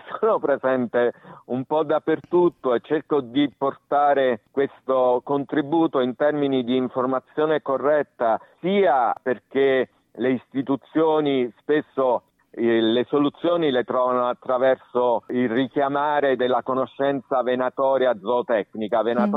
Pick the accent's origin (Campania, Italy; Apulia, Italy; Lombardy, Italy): Campania, Italy; Salerno; Io ho vissuto in periferia da ragazzo, perché sono cresciuto in periferia a Salerno, il quartiere dove vivevo si chiamava Q2, e già ti dà un'idea di che tipo di quartiere poteva essere. Negli anni 70 era una fila di cemento, ma in mezzo agli agrumeti